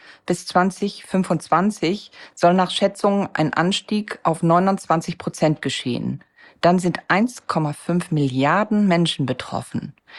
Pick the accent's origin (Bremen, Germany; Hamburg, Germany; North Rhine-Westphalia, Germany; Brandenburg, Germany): Hamburg, Germany; Wir kommen beide aus Hamburg.